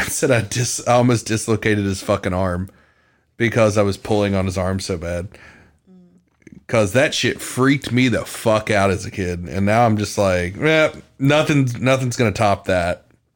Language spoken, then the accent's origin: English; North Carolina, United States; So I grew up in North Carolina, and the town next to us, Morganton, had, like, when I was a little kid, I was there.